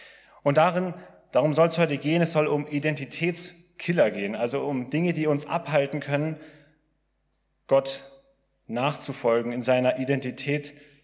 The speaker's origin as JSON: {"language": "German", "town": "Ditzingen", "region": "Baden-Württemberg", "country": "Germany", "said": "ich komme aus Ditzingen und bei uns in Ditzingen geht der Gottesdienst immer um 11 Uhr los."}